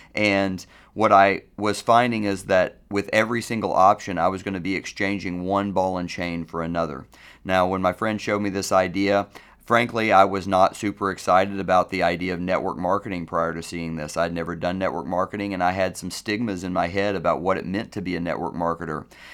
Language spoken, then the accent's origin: English; Dallas, Texas, United States; I'm from the Dallas area.